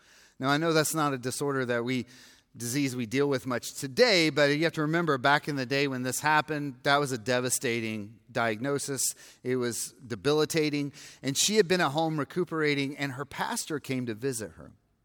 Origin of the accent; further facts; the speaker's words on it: Georgia, United States; accent: Southern; It's kind of like Southern, like I'm from Georgia.